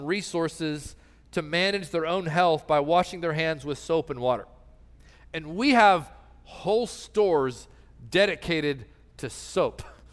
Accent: Knoxville, Tennessee, United States; I grew up in South Knoxville, Tennessee.

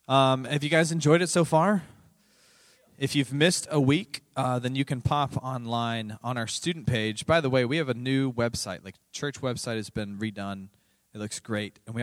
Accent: Tampa, Florida, United States; you know that I grew up in Florida. And Florida is not exactly filled with mountains and forests. In fact, I actually grew up on the coast. I'm from Tampa.

